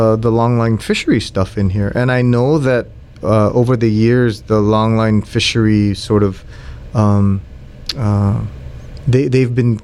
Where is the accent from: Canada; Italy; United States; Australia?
United States; Hawaii; I grew up on the Big Island.